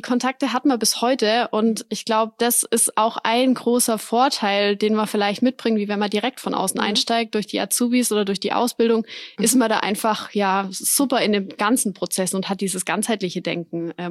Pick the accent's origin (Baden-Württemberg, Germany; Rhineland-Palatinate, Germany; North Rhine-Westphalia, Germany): Baden-Württemberg, Germany; Weikersheim; Ansonsten bin ich auch jemand, der hier aus der Region kommt, also aus dem Taubertal. Ich bin in Weigersheim aufgewachsen, lebe dort bis heute. Wir haben dort ein Haus gebaut, bin dort in der Heimat